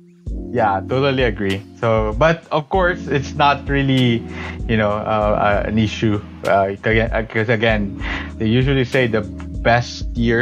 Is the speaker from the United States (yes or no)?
no; Bacolod, Western Visayas, Philippines; also born or lived in Iloilo; Yeah, I was born there. But my family moved into Negros Occidental, which is, in Bacolod. And that's where my mom, originally came from. So growing up, we always move houses almost every year.